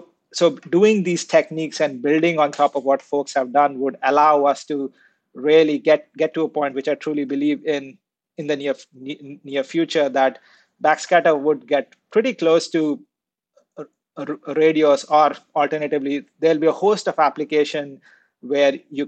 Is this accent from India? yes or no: yes; India; So I grew up in India.